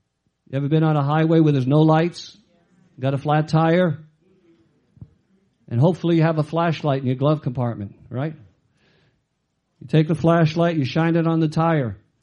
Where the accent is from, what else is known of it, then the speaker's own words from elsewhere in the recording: Sicily, Italy; and I'm Sicilian, so, you know, I'm from South too, South Italy, you know, so.